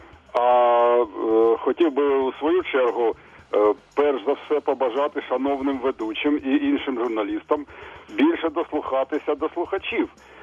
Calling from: Kharkiv, Kharkiv Oblast, Ukraine; я з Харкова.

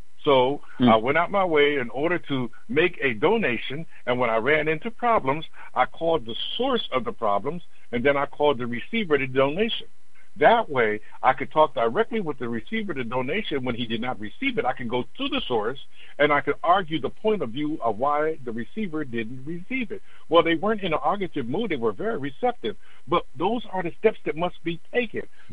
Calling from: Pennsylvania, United States; I'm calling from Pennsylvania.

